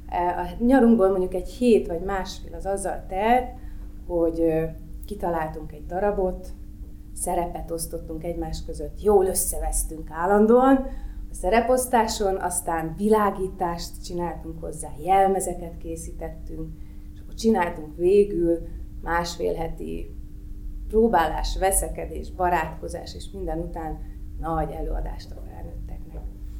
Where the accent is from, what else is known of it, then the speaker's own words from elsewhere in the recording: Vas, Hungary; A gyerekkoromat én egy kicsike kis faluba éltem le, 8. osztályos koromig Vas megyében jártam egy pici kis általános iskolába, egy 800 lelkes faluba.